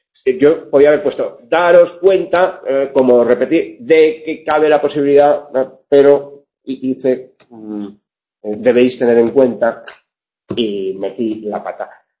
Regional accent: Cartagena, Bolívar, Colombia; born there; yo nací en Cartagena de Indias, ¿sabe usted?

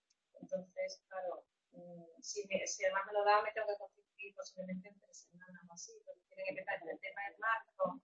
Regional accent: Extremadura, Spain; yo soy extremeña, ¿no?

